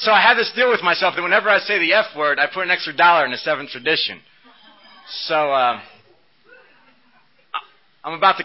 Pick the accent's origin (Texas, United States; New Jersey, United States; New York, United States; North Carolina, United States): New Jersey, United States; I grew up in New Jersey. Anybody knows the exits there. It was off the 22 and meets the 78 coming in from Pennsylvania.